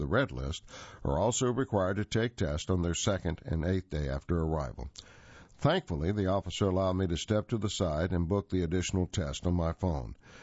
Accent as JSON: {"language": "English", "country": "United Kingdom", "said": "I'm a British citizen, and I was coming home"}